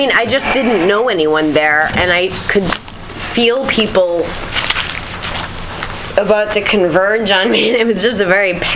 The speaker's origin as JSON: {"language": "English", "region": "New Hampshire", "country": "United States", "said": "My parents live in New Hampshire. We're from New Hampshire."}